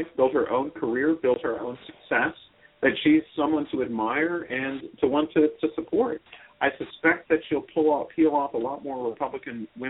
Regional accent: Texas, United States; You know, I come from Texas.

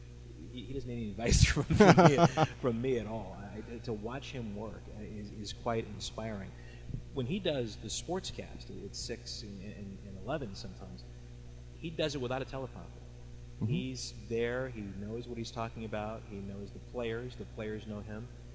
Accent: St. Louis, Missouri, United States; now in Cleveland, United States; I'm from St. Louis originally, and Cleveland and St. Louis are very similar in that they're former industrial towns that are changing.

